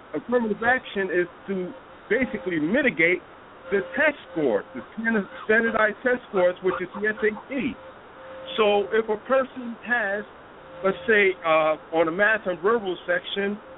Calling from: Connecticut, United States; I'm calling from Connecticut.

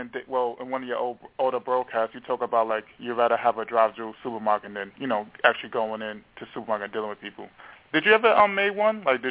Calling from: New York, United States; a black man again from New York.

